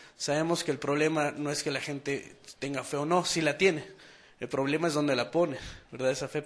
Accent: Mexico; viviendo aquí en México, siendo mexicanos

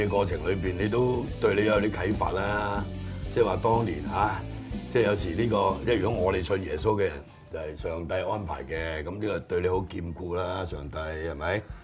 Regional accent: China; 我哋中國人有句説話叫做上台應念下台時

